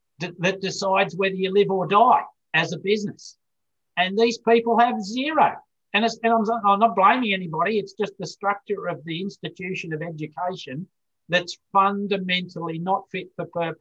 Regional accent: Australia; born there; my family had a gold mine in Australia right up until my early days. So they worked in the gold mining industry in where I was born in Australia.

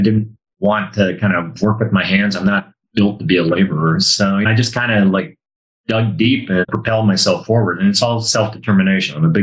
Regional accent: Detroit, Michigan, United States; You know, I'm from Detroit and so grit has a big meaning to me because that's just kind of how that city works and operates.

